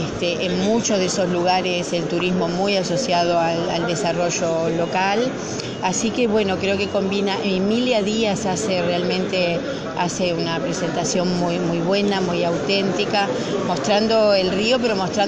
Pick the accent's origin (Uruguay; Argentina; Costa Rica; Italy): Uruguay; lo que somos los uruguayos